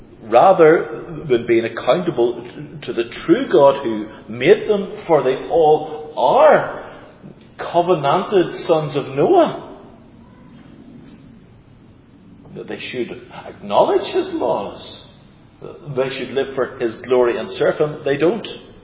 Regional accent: Ireland; So it's a kind of great thing I can say that I'm really an Irishman and I have my own piece of turf in that land. We haven't migrated to here, but that's my homeland.

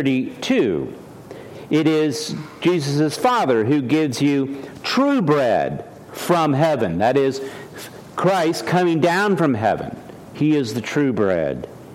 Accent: Washington, District of Columbia, United States; born there; I was told that I was born in Sibley Hospital in Washington, D.C., and shortly thereafter, they tore it down.

